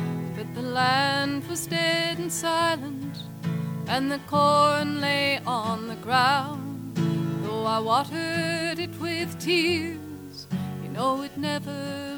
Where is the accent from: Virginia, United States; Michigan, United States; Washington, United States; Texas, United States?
Washington, United States; Olympia; I was singing close to my hometown, which was Olympia, and my mother came to hear me.